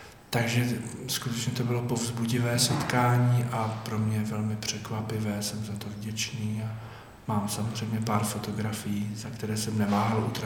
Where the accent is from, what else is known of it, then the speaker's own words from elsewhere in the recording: Litoměřice, Ústí nad Labem Region, Czechia; když jsem řekl, že jsem z Litoměřic